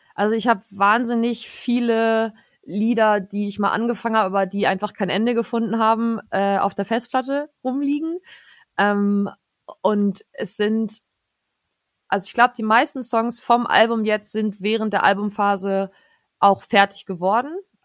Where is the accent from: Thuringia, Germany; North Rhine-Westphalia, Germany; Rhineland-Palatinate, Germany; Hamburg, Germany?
Hamburg, Germany; ich komme aus Hamburg.